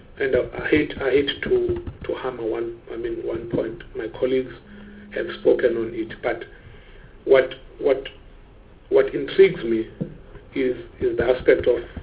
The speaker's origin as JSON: {"language": "English", "region": "Eastern Cape", "country": "South Africa", "said": "I'm from the Eastern Cape"}